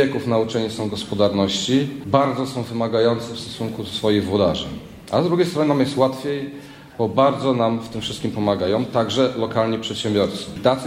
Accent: Lubusz Voivodeship, Poland; A my pochodzimy z regionu Kozła. Region Kozła to jest takie miejsce w województwie lubuskim na pograniczu z Wielkopolską.

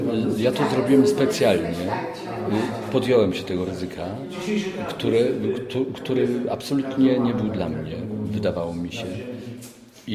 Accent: Nowy Wiśnicz, Lesser Poland, Poland; Mimo że z małej miejscowości pochodzę, spod Krakowa, z Nowego Wiśnicza, koło Wadowic

